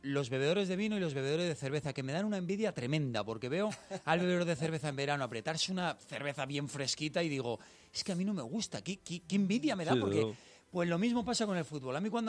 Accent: Madrid, Community of Madrid, Spain; Oye, ¿de dónde eres? De España. Segunda pregunta. ¿De España de dónde? De Madrid.

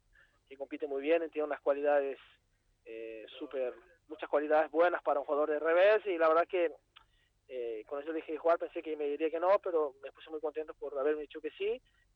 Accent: Brazil; Spanish is a second language; Más siendo brasileño, que no hay tanta cultura de pádel

